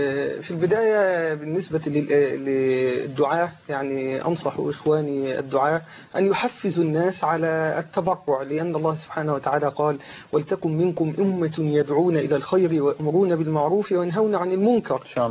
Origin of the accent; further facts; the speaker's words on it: Mansoura, Dakahlia, Egypt; عندنا في المنصوره